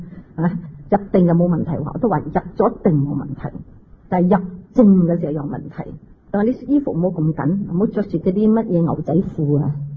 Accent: Hong Kong; 我哋香港人都好忙碌嘅

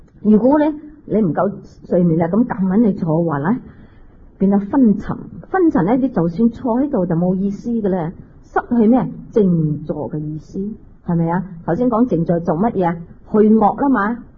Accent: Hong Kong; 我哋香港人都好忙碌嘅

